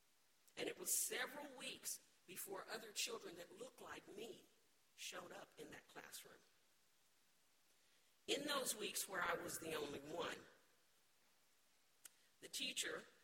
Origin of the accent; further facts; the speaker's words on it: Topeka, Kansas, United States; I was born and raised in Topeka, Kansas.